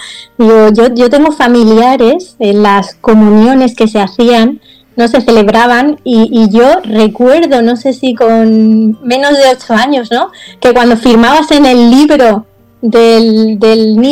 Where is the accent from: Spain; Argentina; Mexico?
Spain; Villajoyosa, Valencian Community; Pero tengo la suerte de ser de un pueblo, bueno, una ciudad, porque es ciudad, y aunque yo lo considero mi pueblo, ¿no?, mi ciudad natal, que es Villajoyosa, la Vila Joyosa, en Alicante.